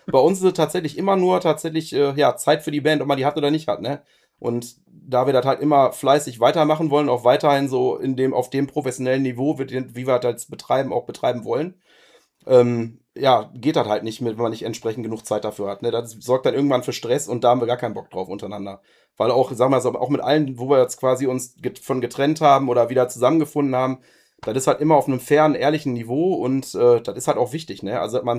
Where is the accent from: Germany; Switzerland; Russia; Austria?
Germany; Duisburg, North Rhine-Westphalia; ich wohne tatsächlich jetzt mittlerweile genau an der Grenze zu Duisburg. Ich bin gebürtiger gebürtiger Duisburger und habe da auch jahrelanges meines Lebens gewohnt.